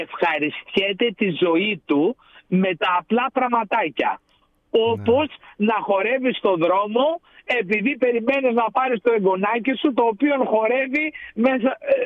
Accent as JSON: {"language": "Greek", "country": "Greece", "tie": "born or raised there", "said": "επειδή εγώ μεγάλωσα στην Ελλάδα στη δεκαετία του 70"}